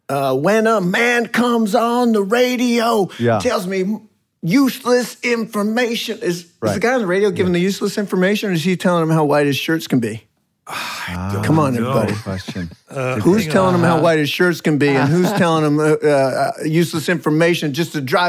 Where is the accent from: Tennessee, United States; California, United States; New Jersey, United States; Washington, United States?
California, United States; Modesto; So I grew up in Modesto, and then I went to college in L.A.